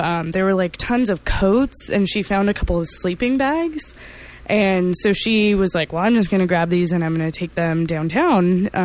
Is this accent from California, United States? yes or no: yes; California, United States; when I grew up in California